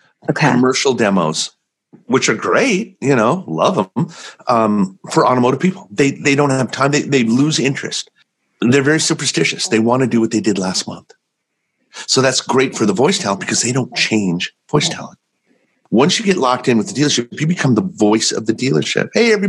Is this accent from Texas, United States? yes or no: no; Los Angeles, California, United States; I'm fortunate. I grew up in Los Angeles, so I really don't have much of an accent.